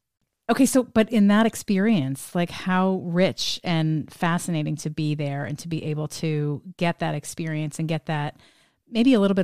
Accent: Northeast, United States; obviously I grew up in the Northeast

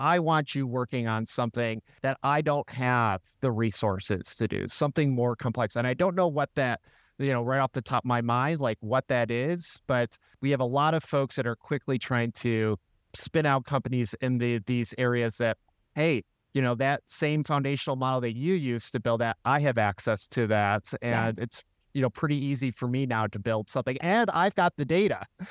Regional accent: Rochester, New York, United States; So I was born and raised in Rochester, and I love this community.

